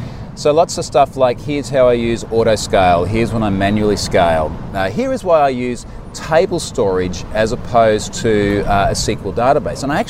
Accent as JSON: {"language": "English", "town": "Gold Coast", "region": "Queensland", "country": "Australia", "tie": "born or raised there", "said": "I did actually do a talk at Microsoft Ignite on the Gold Coast back in my hometown on Tuesday."}